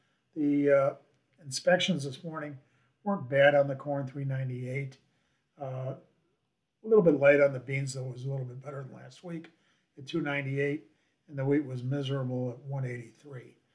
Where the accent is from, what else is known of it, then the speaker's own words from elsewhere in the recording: Illinois, United States; we've got pretty good rains here in northern Illinois that came in from Iowa. I've had 2 good rains move through my hometown here.